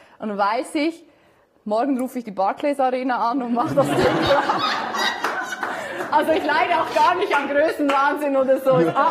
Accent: Switzerland; Ich bin Schweizerin und ja. Wir gehören ja nicht zur EU.

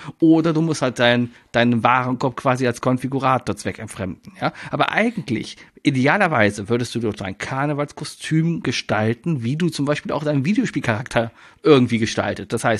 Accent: Cologne, North Rhine-Westphalia, Germany; Was macht man als Kölner da? Ne? Man geht in die Motorworld. Und hier in Ossendorf.

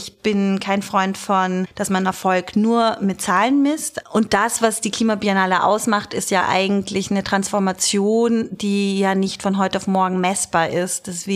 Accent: Graz, Styria, Austria; born there; accent: Styrian; moved away as an adult; also born or lived in Hamburg; Dort war ich auch 12 Jahre, bin aber gebürtige Grazerin, man hört es nicht mehr so oft, den Steirer-Dialekt.

